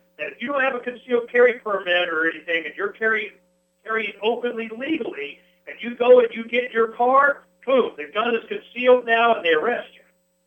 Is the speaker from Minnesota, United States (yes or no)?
no; Phoenix, Arizona, United States; I was from Phoenix, and we had gone through these stages.